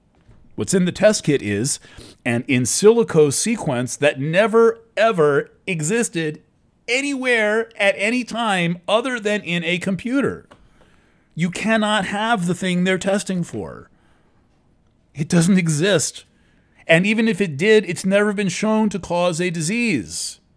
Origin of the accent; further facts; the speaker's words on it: New York, United States; I'm from the New York area where Channel 3 was just static 24/7.